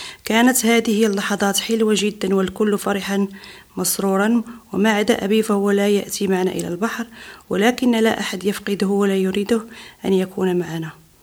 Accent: Casablanca, Casablanca-Settat, Morocco; now in Basel, Switzerland; الآن أنا مطلقة وأعيش مع ابنتي. ولدت بالدار البيضاء بالمغرب، وكانت لي أخت وثلاث إخوة، وكنا نسكن قرب شاطئ في منزل صغير وضيق نظرا لعدد أفراد العائلة وعدد الزائرين.

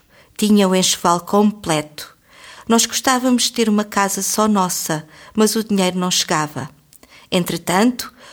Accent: Centro, Portugal; moved away as an adult; now in Switzerland; venho de Portugal. Tenho 30 anos e vivo há 10 anos na Suíça.

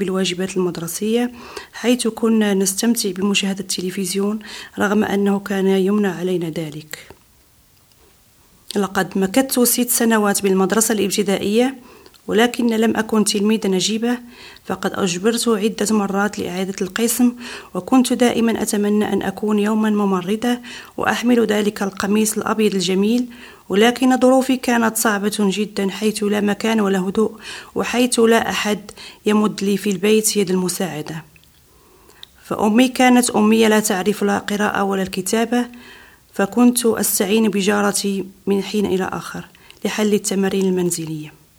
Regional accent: Casablanca, Casablanca-Settat, Morocco; now in Basel, Switzerland; الآن أنا مطلقة وأعيش مع ابنتي. ولدت بالدار البيضاء بالمغرب، وكانت لي أخت وثلاث إخوة، وكنا نسكن قرب شاطئ في منزل صغير وضيق نظرا لعدد أفراد العائلة وعدد الزائرين.

